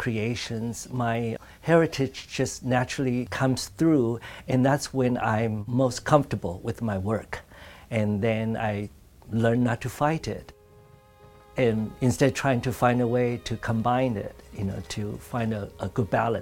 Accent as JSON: {"language": "English", "country": "Taiwan", "tie": "born or raised there", "said": "I grew up in Taiwan in a really small farming village."}